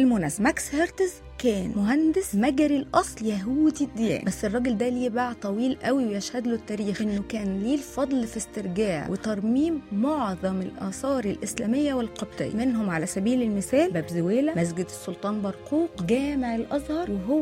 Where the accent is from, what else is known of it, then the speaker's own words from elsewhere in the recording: Egypt; فإيه قصة القميص اللي موجود عندنا في مصر؟